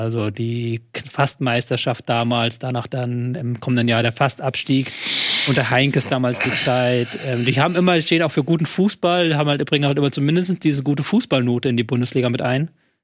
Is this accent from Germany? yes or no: yes; Hamburg, Germany; Ich komme hier aus Hamburg.